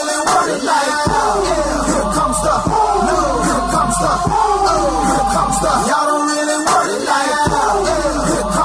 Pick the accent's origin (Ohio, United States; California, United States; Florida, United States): Ohio, United States; Cleveland; I'm from Ohio. Everybody knows that. If you don't know that, then you're listening somewhere outside of Ohio, and I'm from the Cleveland area.